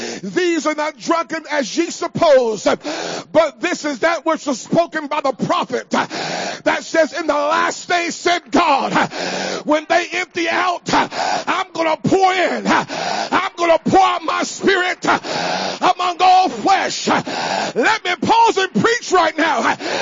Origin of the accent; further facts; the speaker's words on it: California, United States; Now, I was raised in California practically half of my life. And we would get wildfires, man.